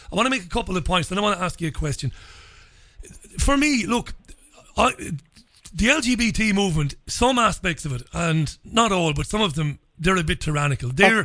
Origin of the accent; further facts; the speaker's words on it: Yorkshire and the Humber, United Kingdom; I'm a Yorkshire woman.